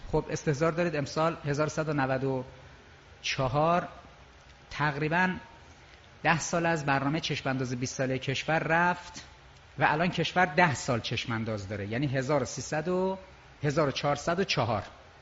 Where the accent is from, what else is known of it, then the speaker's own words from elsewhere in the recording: Tehran, Tehran Province, Iran; born there; توفیق نداشتم برای یه متولد تهرانم